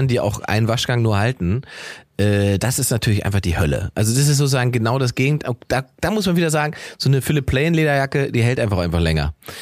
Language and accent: German; East Germany, Germany; Ich sage als Ostdeutscher sage ich natürlich Verbesserung der Welt, alle nackt.